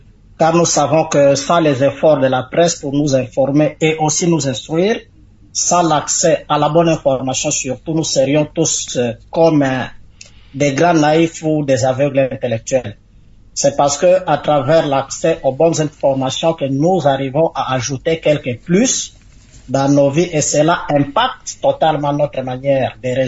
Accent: DR Congo; chez nous, en République démocratique du Congo

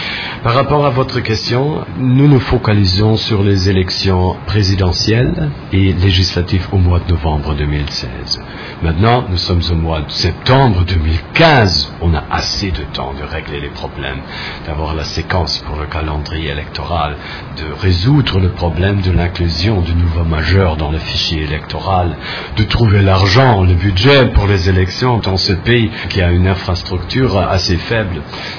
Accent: Germany; pas seulement au Congo, aussi en Allemagne, mon pays d'origine, c'est aussi tendu.

